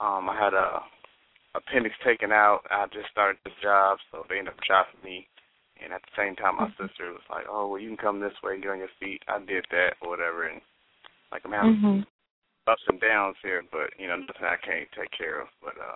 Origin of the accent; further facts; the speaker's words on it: California, United States; now in Atlanta, United States; calling from Georgia. I had two questions, one about Akashic Records and the other about, why am I here? I'm originally from California. And I'll just say I felt like I was forced to be in Atlanta, Georgia.